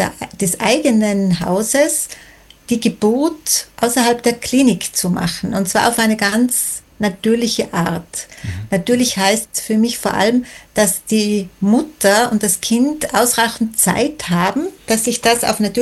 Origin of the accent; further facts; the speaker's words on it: Schwendau, Tyrol, Austria; born there; Ich bin in Schwendau geboren, aha, okay. Das ist ganz ein kleiner Ort zwischen Meierhofen und Ibach.